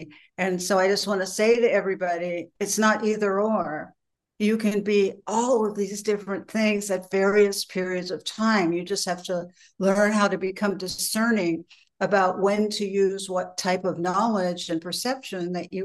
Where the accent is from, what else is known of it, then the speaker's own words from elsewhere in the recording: Beverly Hills, California, United States; I was brought up in Beverly Hills.